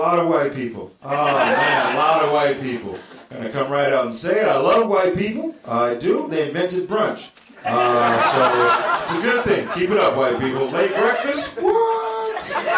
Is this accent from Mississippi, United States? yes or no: no; Kendall, Florida, United States; Oh, I grew up in Kendall.